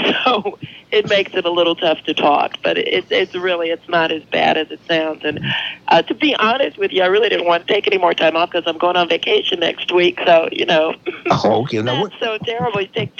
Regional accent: Battle Creek, Michigan, United States; Well, actually, I'm going home. I'm from Michigan. I'm going home to visit my parents.

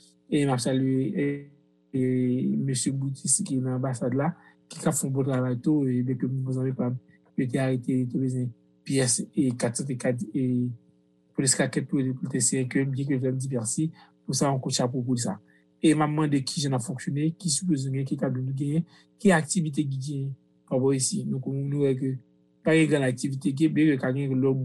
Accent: Haiti; en tant qu'Haïtien

